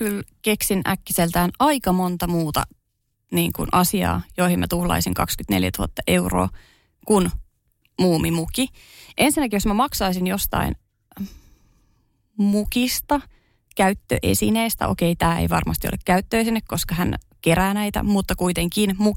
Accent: Ostrobothnia, Finland; Mä mikä on tavallaan hassua, koska mä olen kotoisin Pohjanmaalta.

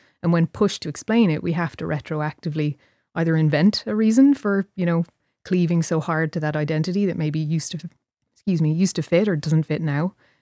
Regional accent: Ireland; you know, I'm Irish like you. And there was something about it that, I mean, I suppose maybe the Irish educational system doesn't necessarily help, because that was in and around the age where we were starting to learn about colonialism

